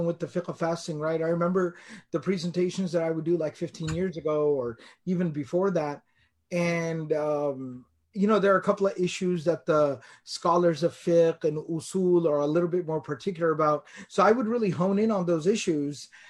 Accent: United States; Like, growing up in America, you always hear, "'Tis the season."

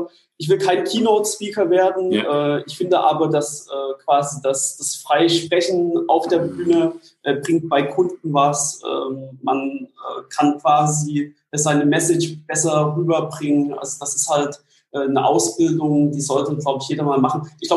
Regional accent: Annaberg, Saxony, Germany; born there; Ich komme aus dem Osten, bin in Ostdeutschland geboren, in Annaberg, im schönen Erzgebirge.

